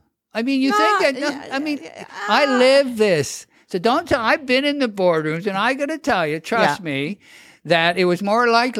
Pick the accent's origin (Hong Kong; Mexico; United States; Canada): Canada; Atlantic Canada; moved away; Okay, I came from Atlanta, Canada.